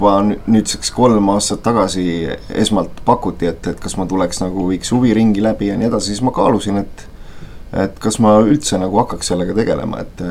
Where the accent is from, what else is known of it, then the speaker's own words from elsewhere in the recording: Paide, Järva County, Estonia; also born or lived in Türi; Ma olen põline paidelane, uhkusega võin öelda. sündinud siin, kasvanud siin, esimesed mõned aastad küll Türil